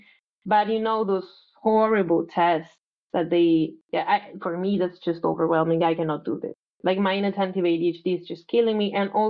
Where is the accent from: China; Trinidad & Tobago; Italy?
Italy; Rome, Lazio; now in Milan, Italy; now I'm living in Milan, which is slightly better in some ways, but I'm from Rome, right?